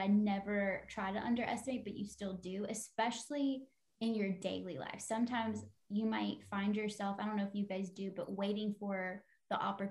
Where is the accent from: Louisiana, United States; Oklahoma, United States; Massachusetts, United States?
Louisiana, United States; So Rucci is from Louisiana. I'm from Louisiana. Savannah's from Alabama. But me and Savannah live in Louisiana and Rucci lives in Alabama.